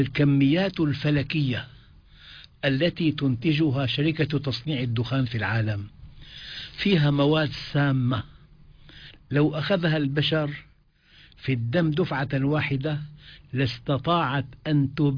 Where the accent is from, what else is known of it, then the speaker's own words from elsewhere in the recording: Damascus, Damascus Governorate, Syria; كنت في دمشق الشام وهي بلدي الأم قبل 10 سنين بالتمام والكمال،